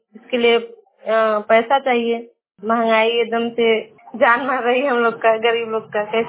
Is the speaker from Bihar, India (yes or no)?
no; Uttar Pradesh, India; मेरे गांव का नाम सिंगनोड़ी है। जिला का नाम मिर्जापुर है। कोड नंबर है 231001।